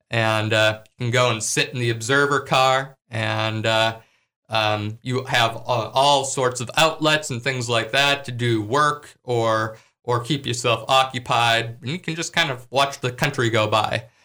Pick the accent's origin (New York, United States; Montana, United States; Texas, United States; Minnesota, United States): Montana, United States; Libby; that was a really convenient way to get from the city to my hometown of Libby, Montana.